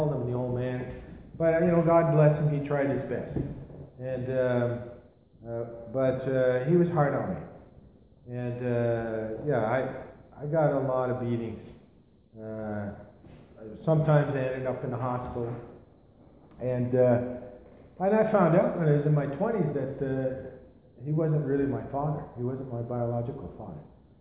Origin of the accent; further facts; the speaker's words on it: Quebec, Canada; also born or lived in Halifax, Canada; Well, I was born in Halifax, Nova Scotia in 1950. My dad was in the Navy down there, and we moved back to Quebec when I was just a child, a year old, and I was brought up there. I was the oldest in the family, my mother is from Nova Scotia, my dad's from Quebec.